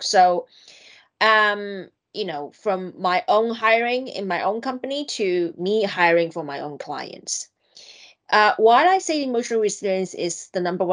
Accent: Hong Kong; I'm from Hong Kong

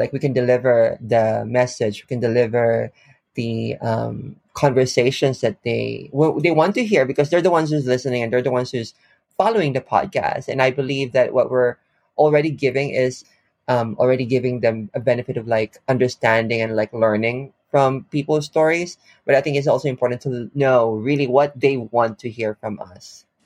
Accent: Philippines; Like, I'm from the Philippines.

